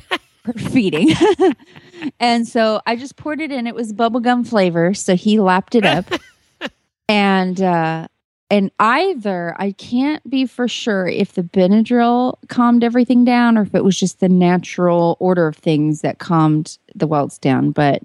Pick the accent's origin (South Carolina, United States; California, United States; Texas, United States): Texas, United States; Kemp; from Kemp, Texas